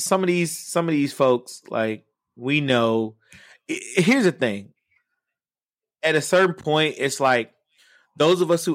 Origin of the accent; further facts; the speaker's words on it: the South, United States; A hit dog holler. You know I'm from the South too, so you know I'm with you.